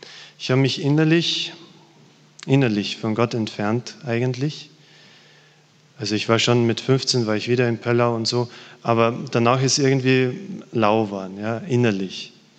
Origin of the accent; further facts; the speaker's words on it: Styria, Austria; ich komme aus der Steiermark